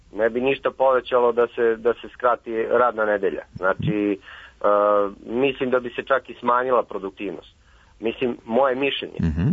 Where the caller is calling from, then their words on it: Kragujevac, Šumadija, Serbia; iz Kragovica.